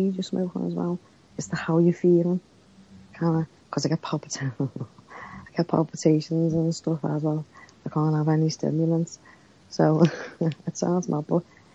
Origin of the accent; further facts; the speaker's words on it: Liverpool, North West England, United Kingdom; Now, I'm a Scouser. We call it green crack here because it's very strong.